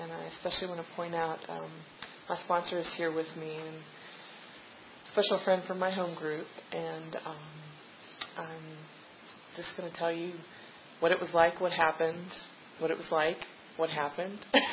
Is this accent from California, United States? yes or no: no; Virginia, United States; I grew up in Fluviana County. Some of you may have heard of that. They like their beer, and I like my beer.